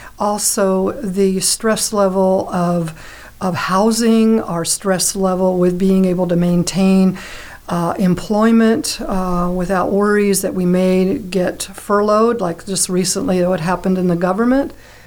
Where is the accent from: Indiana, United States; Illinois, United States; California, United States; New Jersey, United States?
California, United States; Santa Rosa; I've come from California. I was from Northern California, Santa Rosa, California.